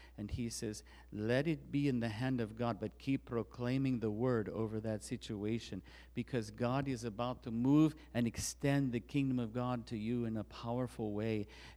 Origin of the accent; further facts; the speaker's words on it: United States; I'm an American in terms of my citizenship on earth.